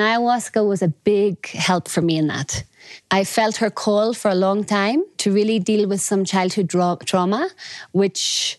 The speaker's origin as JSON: {"language": "English", "country": "Ireland", "tie": "born or raised there", "said": "because I grew up in Ireland in the remote countryside and without any neighbors, and was always outside in nature."}